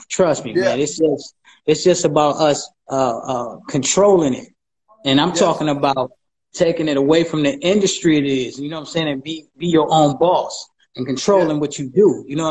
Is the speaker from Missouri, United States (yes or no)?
no; Cleveland, Ohio, United States; I'm actually from Cleveland. From Cleveland, Ohio.